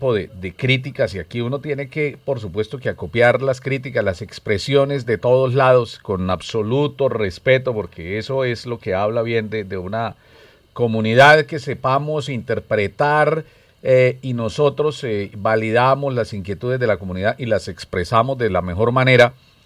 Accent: Colombia; en primer término hay que decir que somos colombianos

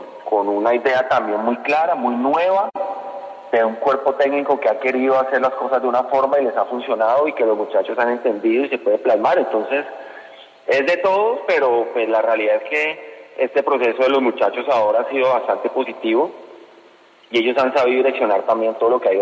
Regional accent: Colombia; yo como hincha, como colombiano, yo me atribuyo el que soy colombiano y el soy hincha, ¿no?

